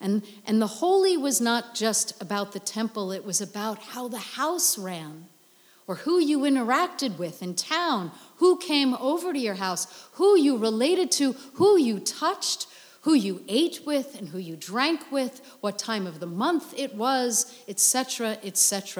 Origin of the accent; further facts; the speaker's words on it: New York, United States; You're from New York? I'm from New York too.